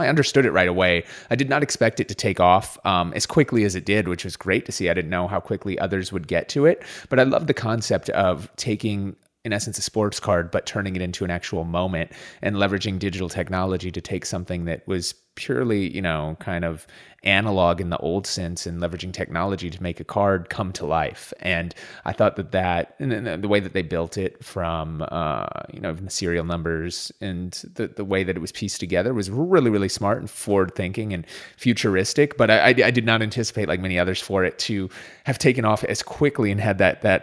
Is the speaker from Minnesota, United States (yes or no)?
yes; Minnesota, United States; I grew up in Minnesota, so Minnesota sports everything.